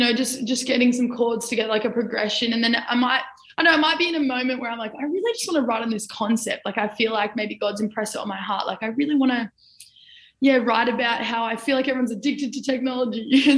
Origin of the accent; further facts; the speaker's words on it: Palmwoods, Queensland, Australia; also born or lived in Mullaney; So I was born and raised in Palmwoods. Well, I was born in Mullaney, then we moved to Palmwoods.